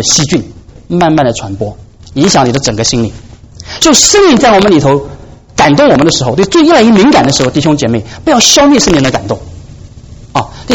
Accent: China; 我们中国人有的时候比较强调我们要面子啊，我们中国的文化实在是个面子的文化啊

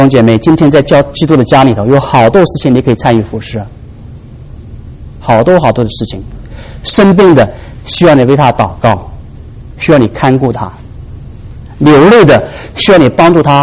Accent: China; 你知道我们中国人啊，都知道有一句话叫为人民服务啊，是不是？

